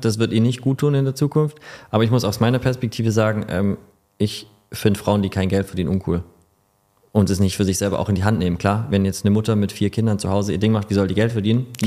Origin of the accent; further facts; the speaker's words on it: Stuttgart, Baden-Württemberg, Germany; aber ich komme aus Stuttgart